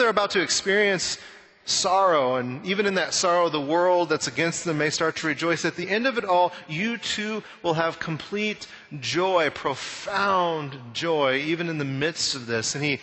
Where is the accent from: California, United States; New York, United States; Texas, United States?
Texas, United States; Amarillo; now in Austin, United States; I think about growing up in Amarillo, Texas in the Panhandle.